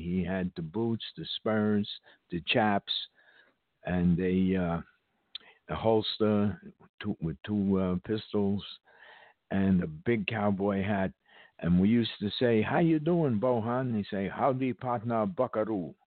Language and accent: English; New York, United States; I was growing up in Washington Heights, New York. It was a melting pot.